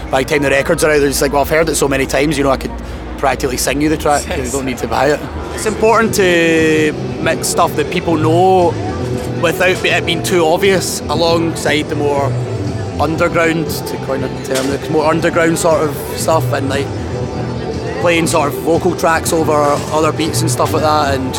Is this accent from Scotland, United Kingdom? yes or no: yes; Glasgow, Scotland, United Kingdom; I'm from Glasgow.